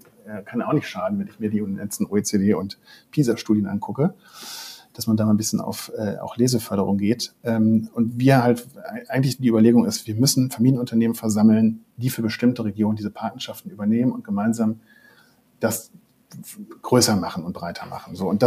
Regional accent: North Rhine-Westphalia, Germany; ich komme aus OWL

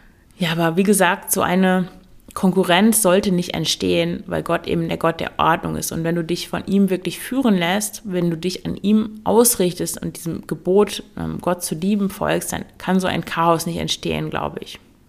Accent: Meppen, Lower Saxony, Germany; ich komme eigentlich aus Meppen, im Emsland, falls du das kennst, nicht gerade der Nabel der Welt

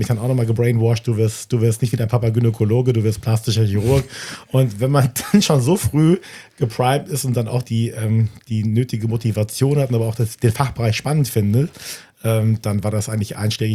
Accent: Düsseldorf, North Rhine-Westphalia, Germany; also born or lived in Recklinghausen; now in Hamburg, Germany; Also ich bin aus NRW, gebürtig aus Recklinghausen, Herten, aber groß geworden in Düsseldorf, aber jetzt schon glücklich seit 2021 in Hamburg.

